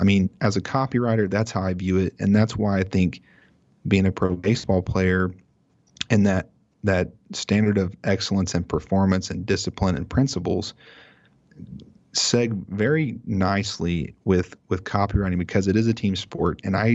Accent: Oklahoma, United States; I'm from Oklahoma, for those of you that don't know. There's a big grudge there.

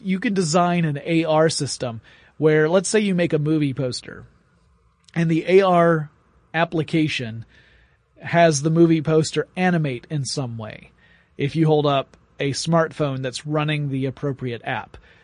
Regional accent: Atlanta, Georgia, United States; You're here in my hometown, Atlanta, Georgia

